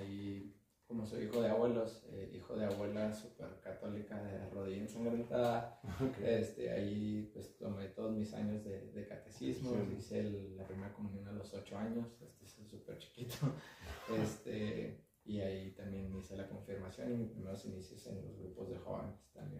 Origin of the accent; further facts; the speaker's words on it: Ojinaga, Chihuahua, Mexico; born there; now in Chihuahua, Mexico; En mi caso, yo nací en Ojinaga, ¿sí? Mi familia es de allá. Entonces, allá nacimos y estábamos mi mamá, mis abuelos y yo